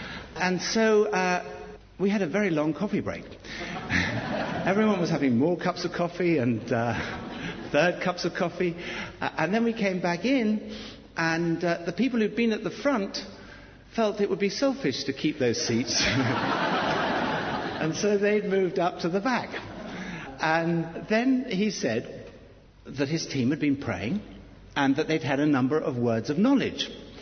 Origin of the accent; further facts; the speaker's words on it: United Kingdom; Well, we're British. We don't even talk about